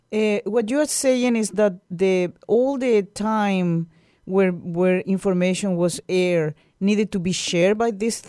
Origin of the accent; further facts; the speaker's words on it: north, Chile; I come from Chile, so I in the north of the country